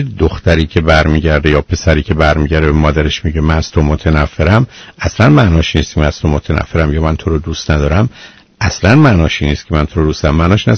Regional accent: Iran; ما ایرانی هستیم

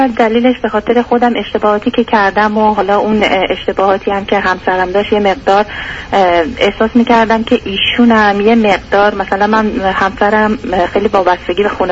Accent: Iran; moved away as an adult; also born or lived in Turkey; now in Canada; من الان 6 سال کانادا هستم، ولی قبل از اون ترکیه زندگی میکردم، یعنی در واقع همون 9 سال من خارج از ایران هستم.

